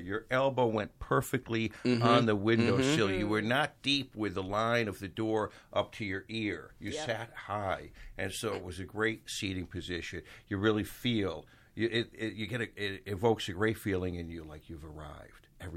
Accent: United States; I'm American.

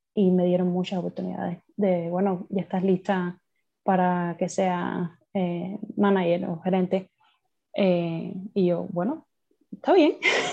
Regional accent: Cuba; moved away; tú eres cubano, yo soy cubana, enseguida hicimos una amistad bien bonita.

